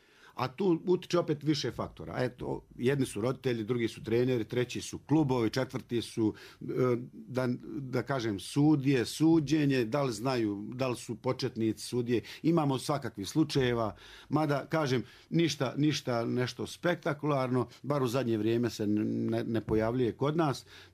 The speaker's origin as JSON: {"language": "Bosnian", "town": "Sanski Most", "region": "Federation of Bosnia and Herzegovina", "country": "Bosnia & Herzegovina", "tie": "born there", "said": "Ja sam rođen u Sanskom mostu gdje sam imao zaista nastavnike koji su za određene sportove bili vrhunski"}